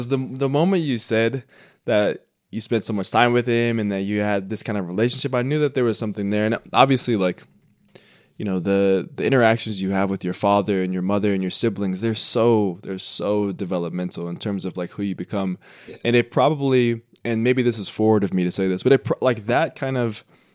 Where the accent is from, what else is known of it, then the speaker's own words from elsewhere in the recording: United States; I love that, by the way. As an American boy, that's so good.